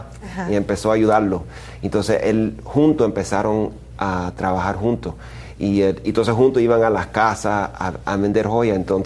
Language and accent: Spanish; Miami, Florida, United States; Miami cubana, porque nuestra generación, por ejemplo, no nos criamos en Cuba, uh-huh. mi generación, yo hablo de mi generación, son nosotros, nuestra cultura es Miami Cuban, no es Cuban.